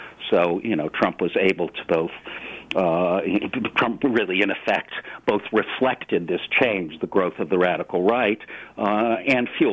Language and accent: English; Vermont, United States; I grew up in Vermont, and I seem to get invited up there from time to time.